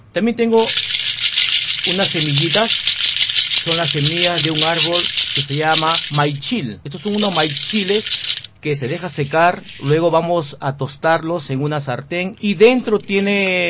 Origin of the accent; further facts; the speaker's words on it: Peru; soy de Perú